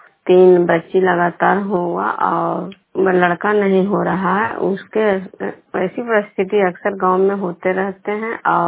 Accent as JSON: {"language": "Hindi", "town": "Vishnupur", "region": "Bihar", "country": "India", "said": "मैं विष्णुपुर ग्राम खड़गा पंचायत नालंदा जिला नवनसा प्रखंड के निवासी हूँ।"}